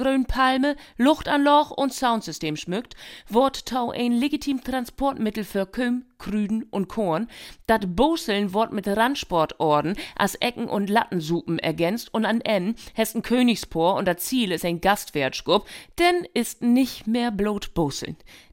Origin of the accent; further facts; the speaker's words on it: Lower Saxony, Germany; Bei uns in Ostfriesland ist das Nationalsport.